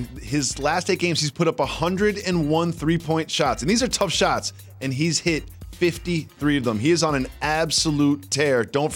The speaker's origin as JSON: {"language": "English", "region": "Massachusetts", "country": "United States", "tie": "born or raised there", "said": "I grew up in Massachusetts, and I was a Celtics fan."}